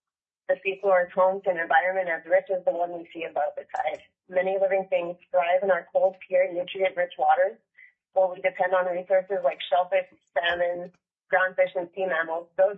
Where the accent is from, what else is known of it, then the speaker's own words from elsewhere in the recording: Unalakleet, Alaska, United States; I was raised in Unalakleet on the Norton Sound, where I currently reside with my daughter, my family, commercial and subsistence fishers